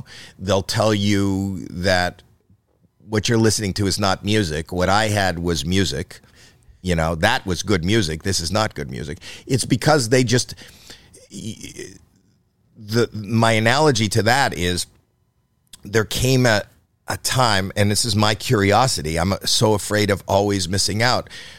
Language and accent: English; Canada; You know, I'm Canadian, so hockey is in.